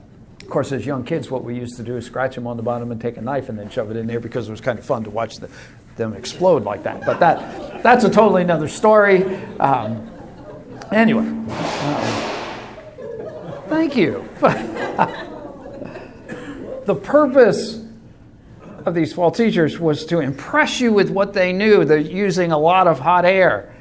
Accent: Long Island, New York, United States; When I grew up in Long Island, I used to fish a little bit. Fishing was never my thing, but I have fished a little bit.

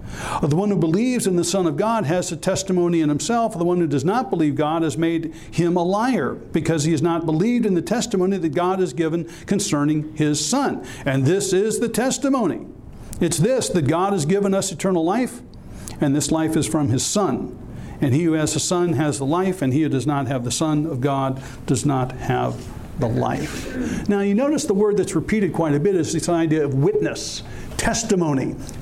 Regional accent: California, United States; people like from my home state, California, people like Dianne Feinstein

